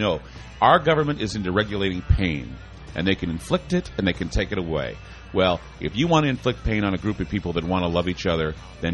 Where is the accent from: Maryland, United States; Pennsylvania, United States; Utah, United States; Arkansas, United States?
Utah, United States; the reason why I know this is because I was raised in Utah, and that's how the Mormons operate.